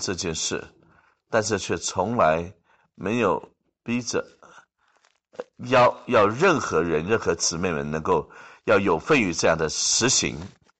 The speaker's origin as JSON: {"language": "Chinese", "country": "Hong Kong", "said": "我是从香港来的，所以我是讲到香港"}